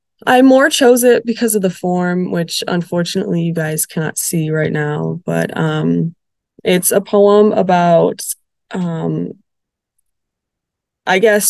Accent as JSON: {"language": "English", "town": "Sterling Heights", "region": "Michigan", "country": "United States", "said": "I am from Sterling Heights."}